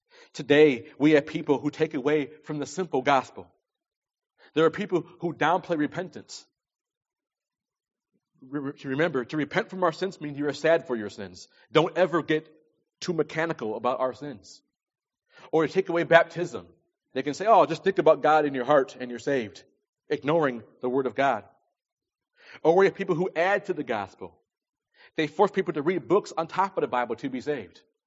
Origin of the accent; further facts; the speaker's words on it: New York, United States; My home state, New York, where I'm from, recognizes over 40 different genders now